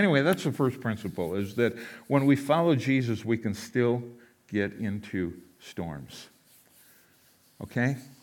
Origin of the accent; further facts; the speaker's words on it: Minnesota, United States; And of course, growing up in Minnesota, I did the Minnesota thing.